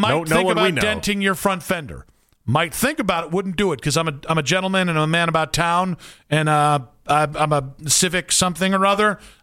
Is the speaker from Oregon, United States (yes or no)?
no; Cleveland, Ohio, United States; No, like I grew up in Cleveland, so in the area, so it's the Cavs, it's the Guardians, it's the Browns for me